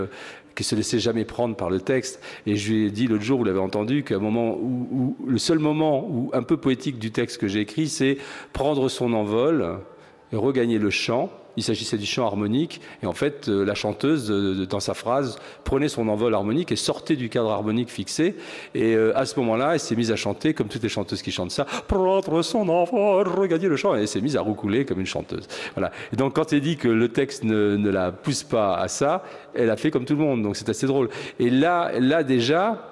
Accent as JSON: {"language": "French", "country": "France", "said": "parce que je suis français, les Français calculent verticalement, harmoniquement"}